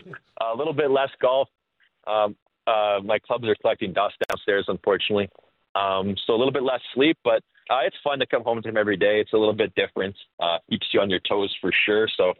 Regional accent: Nelson, British Columbia, Canada; now in Calgary, Canada; Yeah, I come from Nelson, BC, and I used to always come to Calgary in the summers

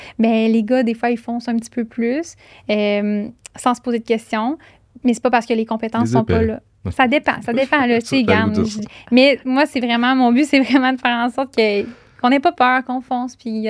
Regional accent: Quebec City, Quebec, Canada; Moi, je viens de Québec. Ouais, j'ai été à Montréal, j'ai travaillé à Montréal pendant 4-5 ans, mais là, je suis de retour à Québec avec ma petite famille

